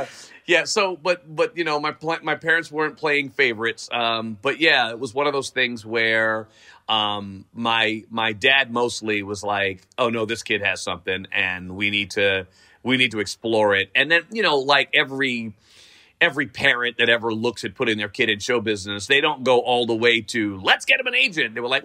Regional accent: Riverdale, New York, United States; like I grew up in Riverdale, right? So Riverdale is, you know, somewhat integrated, but it was when I was a kid, it was mostly a white neighborhood.

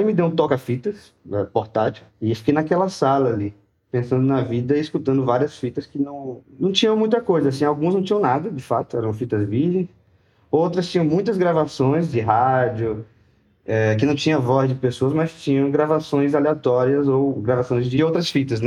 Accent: Salvador, Bahia, Brazil; now in São Paulo, Brazil; Eu cheguei em São Paulo em julho do ano passado. Sou de Salvador.

